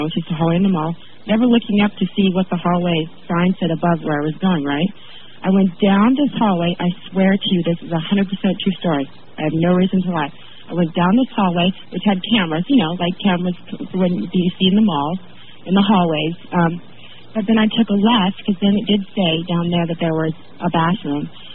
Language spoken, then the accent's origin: English; Auburn, Washington, United States; I'm from Auburn, Washington.